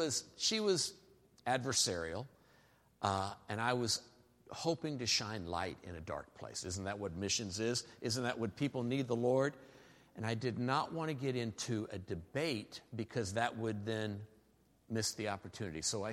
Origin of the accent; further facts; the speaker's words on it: Istanbul, Turkey; My world champions? I'm from Istanbul, you know, or whatever.